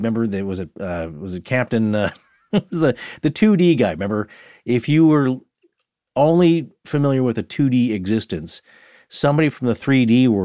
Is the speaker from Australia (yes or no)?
yes; Australia; That's what you learn growing up in Australia, because next thing you know, you're goofing around and it could be deadly.